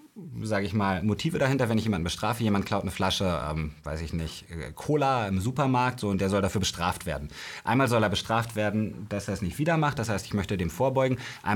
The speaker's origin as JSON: {"language": "German", "region": "Berlin", "country": "Germany", "tie": "born or raised there", "said": "ich bin in Berlin, in Spandau groß geworden."}